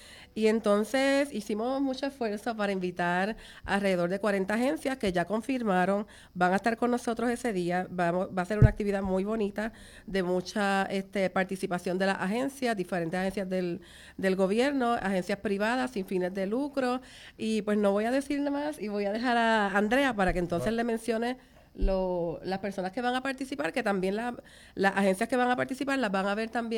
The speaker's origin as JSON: {"language": "Spanish", "town": "Altamira", "country": "Puerto Rico", "tie": "born or raised there", "said": "Sí, yo me crié en Altamira, pero vivo ahora en Callejones. También soy de Altamira."}